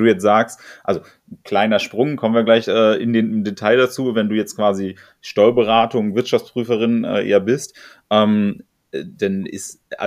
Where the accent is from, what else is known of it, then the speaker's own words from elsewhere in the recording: Schleswig-Holstein, Germany; also born or lived in Berlin; Ich komme aus Norddeutschland, also geboren Berlin, aber Schleswig-Holstein.